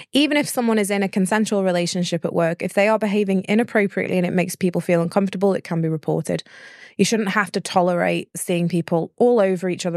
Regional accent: United Kingdom; We're very British.

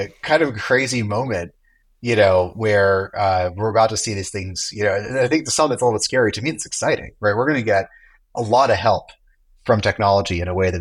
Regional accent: California, United States; I grew up in Silicon Valley out here in California and been, coding and using computers since I can remember.

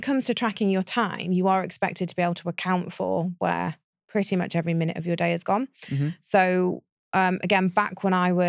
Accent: United Kingdom; because we're British, we drink so much tea.

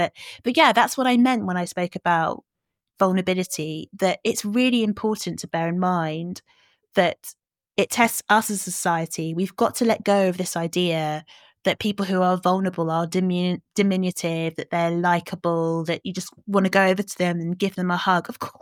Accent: Nigeria; as a Nigerian, my voice modulates a lot. I move my hands a lot. I speak really loudly.

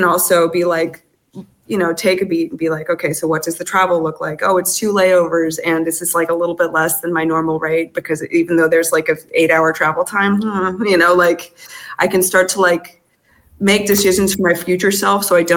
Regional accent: United States; now in France; I mean, I live in France, which is a small miracle as an American

